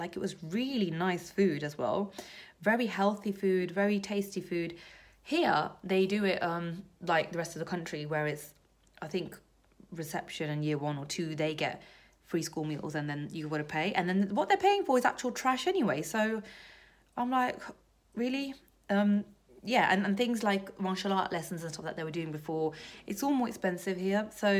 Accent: London, United Kingdom; Listen, I'm from London. I'm not used to this. Everything's lit up like Christmas tree all the time.

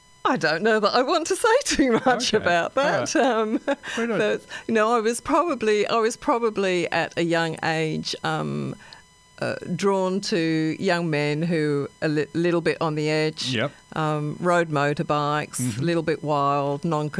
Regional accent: England, United Kingdom; I was growing up in England at the time Margaret Thatcher was at the helm.

